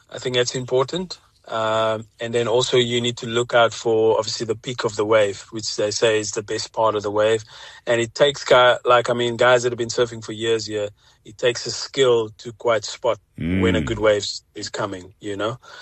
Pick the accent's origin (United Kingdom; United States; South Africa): South Africa; Jeffreys Bay, Eastern Cape; No, never, never. I mean, I'm from Jeffreys Bay. I was born here, and the reason why I went up to Johannesburg was because of music.